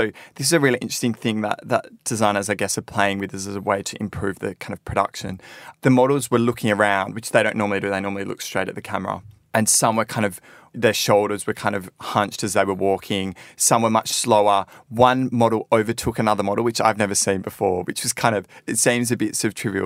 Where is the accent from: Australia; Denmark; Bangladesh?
Australia; Perth, Western Australia; I've found an amazing designer from Perth, which is my hometown.